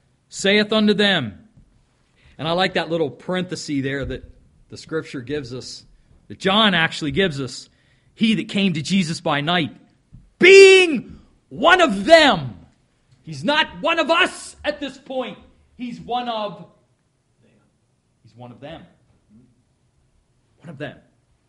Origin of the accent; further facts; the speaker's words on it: Maryland, United States; Because I don't want anybody to know I'm from Maryland.